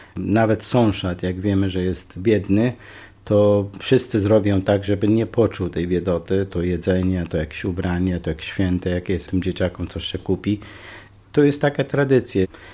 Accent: Erbil, Kurdistan Region, Iraq; Polish is a second language; now in Poland; ja jestem Kurdem z Kurdystanu Irackiego, miasto Irbil, stolica Kurdystanu.

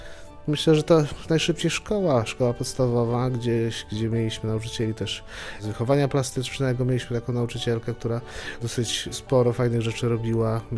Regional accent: Juchnowiec Górny, Podlaskie Voivodeship, Poland; now in Białystok, Poland; Mieszkam już niezmiennie od 20 lat w Białymstoku. Także urodziłem się w Białymstoku, ale jestem z Juchnowca Kościelnego. Jestem z Juchnowca Górnego, przepraszam, kurczę, bo to tak naprawdę jedno licho jest.

